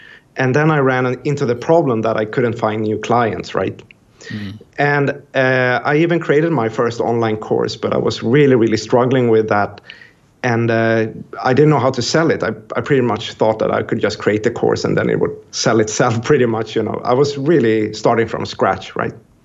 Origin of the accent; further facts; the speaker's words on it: Stockholm, Stockholm County, Sweden; English is a second language; So I mean, I'm from Stockholm, Sweden, hence the funny accent.